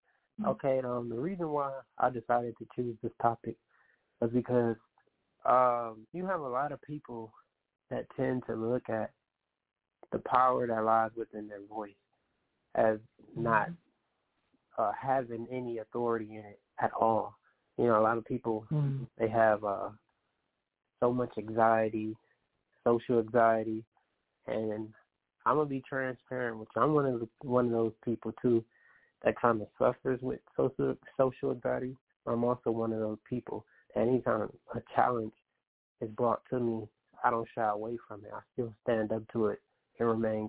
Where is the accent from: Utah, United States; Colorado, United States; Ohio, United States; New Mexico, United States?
Ohio, United States; Cleveland; I'm coming from the Cleveland area, east side of Cleveland, 152nd in St. Clair area. And that's the area I grew up in.